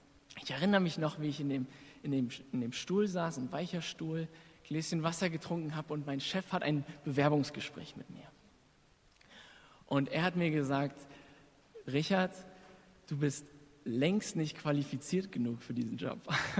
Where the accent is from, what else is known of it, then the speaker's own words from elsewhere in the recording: Berlin, Germany; born there; Ich bin in Berlin geboren, habe lange woanders gelebt und habe dann 3,5 Jahre wieder in Berlin gelebt und hier studiert. Und das letzte Jahr habe ich in Boston in der USA verbracht